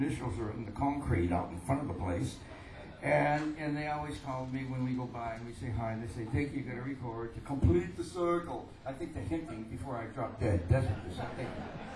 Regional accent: Boston, Massachusetts, United States; And I'm from Boston, so excuse me from my lingo, but I'm from Boston.

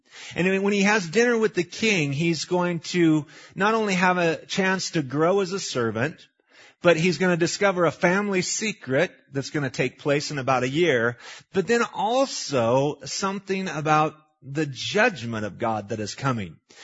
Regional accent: Idaho, United States; You couldn't, but we had all these rules, which we grew up in Idaho

